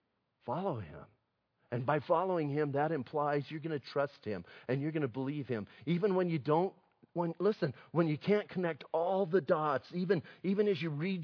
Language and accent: English; Bisbee, Arizona, United States; I'm from Bisbee. That's not that far away.